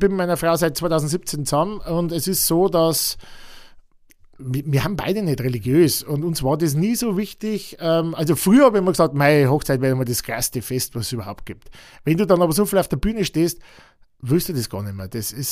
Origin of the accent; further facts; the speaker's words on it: Alteglofsheim, Bavaria, Germany; Also ich stamme aus Alt-Eglofsheim, Landkreis Rengsburg, südlicher Landkreis, meine Gemeinde mit 3.500 Einwohnern. Bin ich aufgewachsen mit 3 Geschwistern, ja, ganz familiär, konservativ, ganz, wie man es halt vom Dorf her kennt.